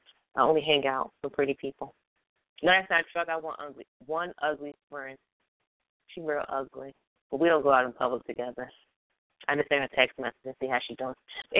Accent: New Jersey, United States; See, I'm from New Jersey, and my dad lives in New York

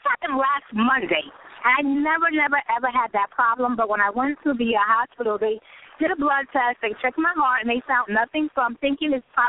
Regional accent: New York City, New York, United States; I am actually from the Manhattan area.

